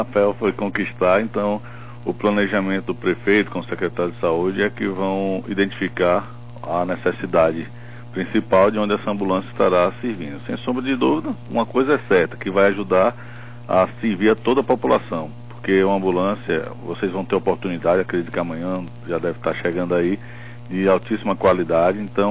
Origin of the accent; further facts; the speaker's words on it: Campo Formoso, Bahia, Brazil; ter destinado para o meu município, que é minha terra natal.